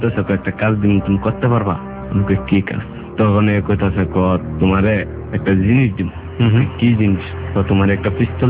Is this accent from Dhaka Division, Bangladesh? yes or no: yes; Kishoreganj, Dhaka Division, Bangladesh; তখন আমি বলি দিই আমার দেশের বাড়ি কিশোরগঞ্জ